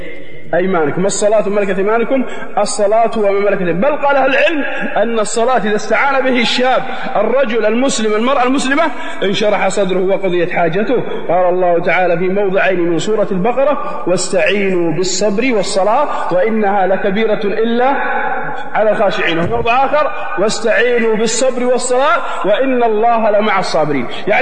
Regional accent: Saudi Arabia

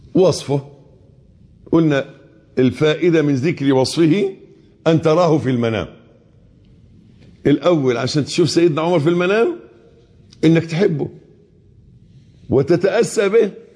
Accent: Egypt; اللي هو الأبيض اللي احنا بنقول عليه أبيض في عرفنا في مصريين كمصريين

